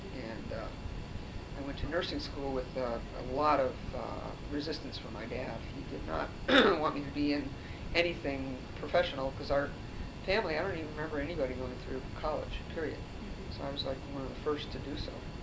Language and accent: English; Long Island, New York, United States; Okay, I was born in New York City, grew up on Long Island, had a miserable childhood.